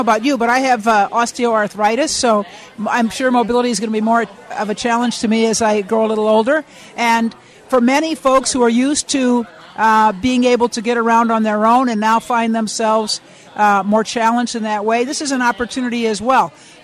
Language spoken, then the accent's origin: English; Minnesota, United States; You know, I grew up in Minnesota, Chauncey, as you're well aware